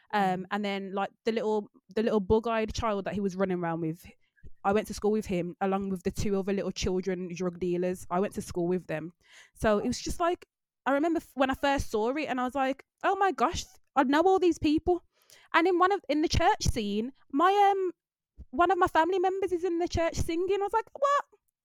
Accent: Birmingham, West Midlands, United Kingdom; it reminds me of home, obviously, because I am from Birmingham

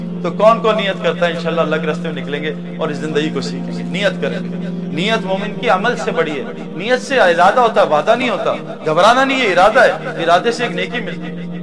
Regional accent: Punjab, Pakistan; میں پنجاب سے ہوں نا, پنجاب میں کلف لگاتے

